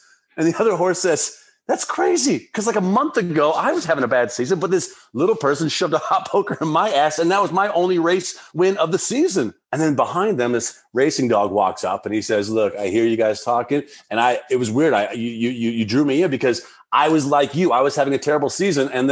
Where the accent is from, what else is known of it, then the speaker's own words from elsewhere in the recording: Albuquerque, New Mexico, United States; And I'm from Albuquerque, New Mexico, and it's a very lovely state, but a very content state.